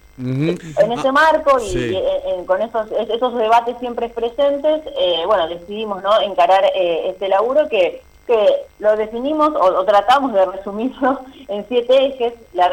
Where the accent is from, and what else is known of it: Argentina